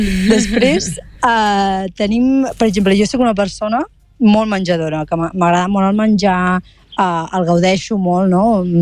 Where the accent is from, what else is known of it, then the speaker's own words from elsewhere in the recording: Girona, Catalonia, Spain; accent: Girona; al final el meu accent és de Girona, sóc de Girona i no m'agrada canviar-lo per l'entorn on visc